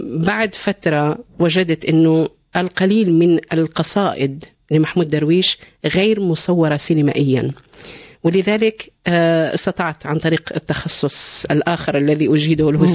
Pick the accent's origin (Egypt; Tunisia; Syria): Syria; born there; also born or lived in Lebanon; نعم مولودة في سوريا